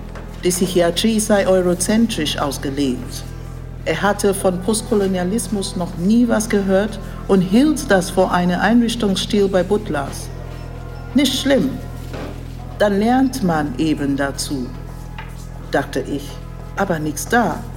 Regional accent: Togo; now in Germany; Sie sind Hannoveraner, ich komme aus Togo.

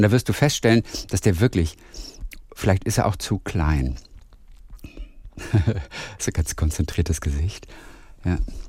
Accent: Lübeck, Schleswig-Holstein, Germany; Ich komme aus Lübeck

